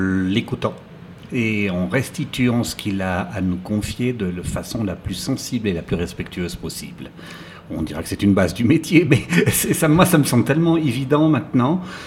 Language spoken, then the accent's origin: French; Sierre, Valais, Switzerland; Je suis né à Sierre, monsieur, dans l'ancien hôpital. Et puis ensuite, bah, je suis originaire du Val d'Anniviers, d'un autre côté.